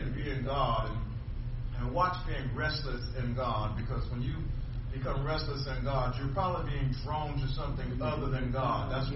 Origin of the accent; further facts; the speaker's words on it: Philadelphia, Pennsylvania, United States; because I grew up in West Philly, and that sure isn't bird the suburbs.